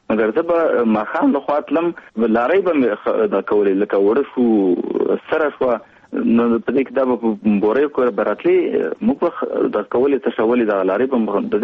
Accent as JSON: {"language": "Pashto", "region": "Kunar", "country": "Afghanistan", "tie": "born or raised there", "moved": "yes", "lives_now": "Kabul, Afghanistan", "said": "زه د افغانستان د یوې غرنۍ سیمې چې کونړ ولایت نومېږي زه د کونړ ولایت یم. په 1991 کال کې هلته زېږېدلی یم. ابتدایي اړومبني تعلیمات مې هلته په خپله سیمه کې کړي دي. وروسته بیا کابل ته راغلی یم."}